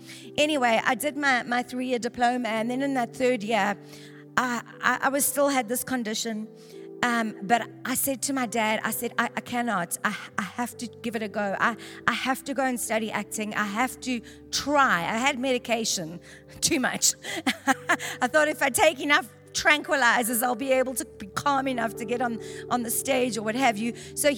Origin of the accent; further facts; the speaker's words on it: Durban, KwaZulu-Natal, South Africa; I grew up in Durban.